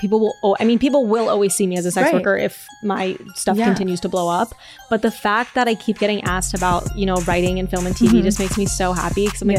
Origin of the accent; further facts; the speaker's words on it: Cocoa Beach, Florida, United States; Yeah. Well, yeah. I wasn't born there, but I grew up there.